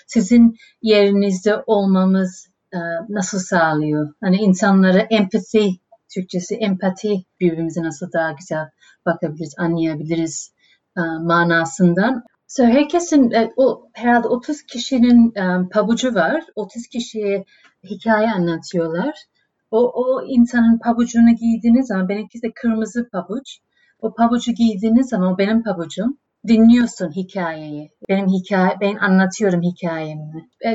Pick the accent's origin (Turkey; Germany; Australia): Australia; Melbourne, Victoria; now in Sydney, Australia; Ben bir sene sonra doğuyorum, 1970'te. Kardeşim de 1971'de doğuyor. Biz ikimiz de burada doğduk. Collingwood'da yaşadık.